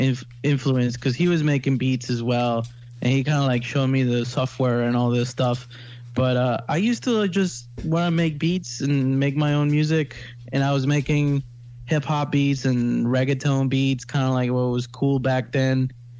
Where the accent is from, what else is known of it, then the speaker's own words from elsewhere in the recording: Long Island, New York, United States; I'm actually from Long Island, New York.